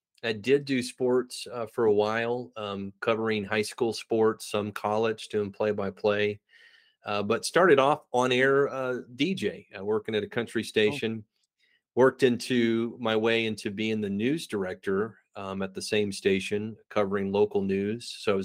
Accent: Waco, Texas, United States; Yeah, so I grew up in the Texas area. I grew up actually in Waco, Texas, and that might be a city that people are familiar

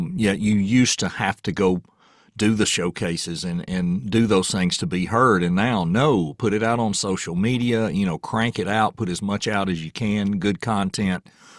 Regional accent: United States; I'm from Rutherford County. I did not grow up here either. I'm a transplant.

